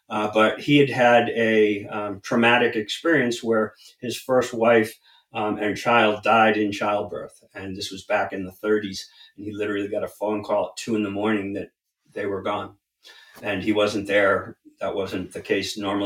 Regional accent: New England, United States; And growing up in New England

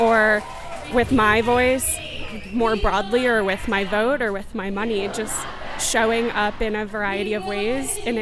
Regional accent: Boston, Massachusetts, United States; now in Longmont, United States; I'm originally from Boston. Now I live in Longmont.

